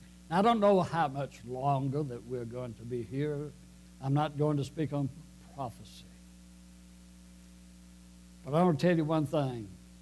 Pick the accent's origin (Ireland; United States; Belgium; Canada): United States; I get excited about America because I'm an American.